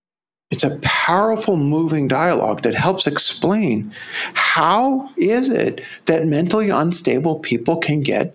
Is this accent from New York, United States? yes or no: yes; Brooklyn, New York, United States; I'm from Brooklyn.